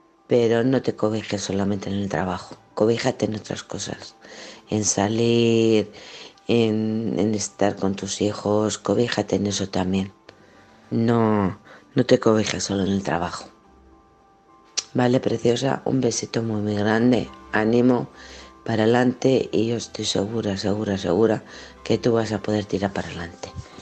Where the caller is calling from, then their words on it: Alcorcón, Community of Madrid, Spain; de Alcorcón.